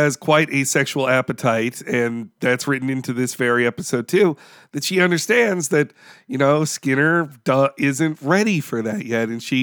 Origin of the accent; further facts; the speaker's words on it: United Kingdom; However, as a British person, I think the fish and chip shop joke is in such poor taste